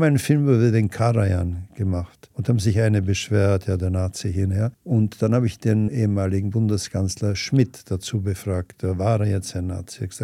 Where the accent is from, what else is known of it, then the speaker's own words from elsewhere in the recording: United States; now in Austria; Wir leben in einer Welt, also ich bin ja auch Amerikaner.